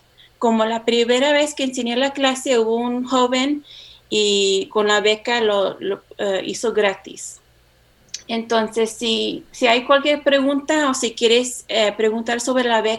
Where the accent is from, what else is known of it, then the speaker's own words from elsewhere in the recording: Salinas, California, United States; now in San Francisco, United States; yo crecí, estoy acá en California, estoy ahorita en San Francisco. Yo me crecí aquí en Salinas. Mis abuelitos, por lado de mi papá, vinieron de Jalisco y mi mamá de Arizona y Texas.